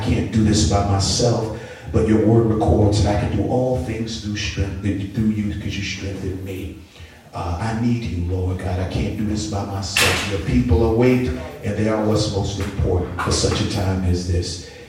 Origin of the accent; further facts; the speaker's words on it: Cleveland, Ohio, United States; also born or lived in Los Angeles; My mother's from Selma, Alabama. Amen. And I grew up in Cleveland, Ohio / LA, so I had a Selma experience in Cleveland, Ohio.